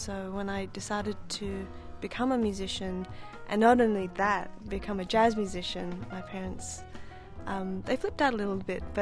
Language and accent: English; Perth, Western Australia, Australia; moved away; also born or lived in Malaysia; My very first memory was the day that we moved from Malaysia to Australia. I just remember waking up in the morning and everything was in boxes, and then moving to Perth in Western Australia during winter time.